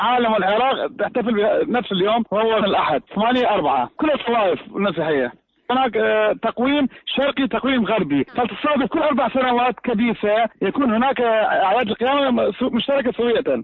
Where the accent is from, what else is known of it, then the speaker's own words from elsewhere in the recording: Iraq; وأكيد نحن كعراقيين في هذه الظروف الصعبة